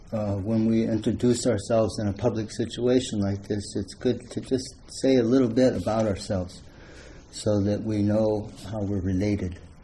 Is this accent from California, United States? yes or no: yes; Sunnyvale, California, United States; I grew up in Sunnyvale, just down the hill from here.